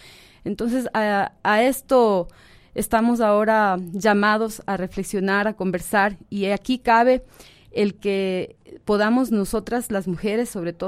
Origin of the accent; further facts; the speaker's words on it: Latacunga, Cotopaxi, Ecuador; yo soy de La Tacunga, de la parroquia Ignacio Flores de Santán